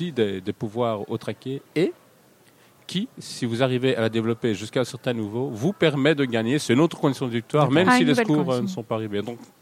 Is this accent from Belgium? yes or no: yes; Brussels, Brussels-Capital Region, Belgium; Un gars de Bruxelles, pour le coup, c'était plus facile pour se voir, parce que nous venons de Bruxelles également